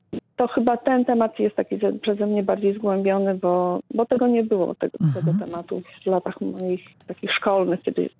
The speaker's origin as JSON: {"language": "Polish", "town": "Hrubieszów", "region": "Lublin Voivodeship", "country": "Poland", "tie": "born or raised there", "said": "Tak, z urodzenia i z rodziców."}